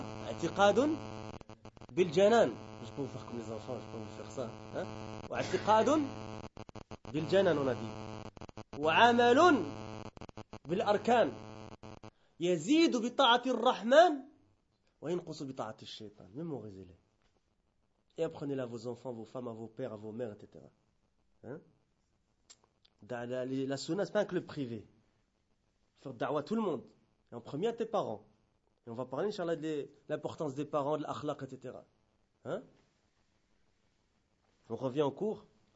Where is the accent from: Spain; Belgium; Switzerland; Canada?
Belgium; Brussels, Brussels-Capital Region; Moi, je suis né en Europe, et quoi. Je suis né à Bruxelles, j'ai passé très nombreuses années à Bruxelles, j'ai grandi, j'ai fait toutes mes études à Bruxelles. J'étais pas arabophone.